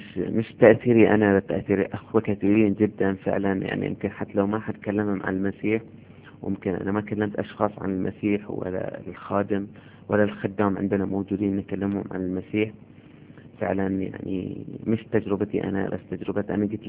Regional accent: Bahrain; يمكن ان بفضل الجرايد عندنا في البحرين

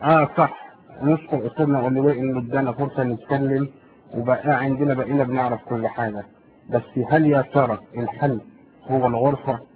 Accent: Morocco; صحيح انا مغربي

